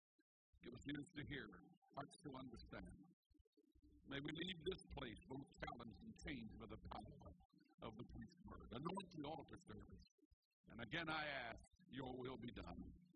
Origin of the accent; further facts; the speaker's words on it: Georgia, United States; born there; now in Tulsa, United States; You know, I was born way down in Georgia.